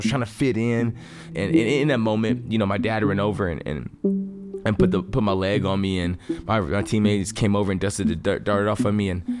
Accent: Tennessee, United States; when I was a little boy, you know, growing up in East Tennessee

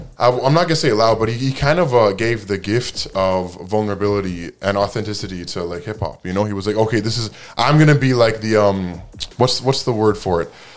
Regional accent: Toronto, Ontario, Canada; Unless you're from Toronto, I would think so. Not for me, at least, because, you know, this is where I grew up.

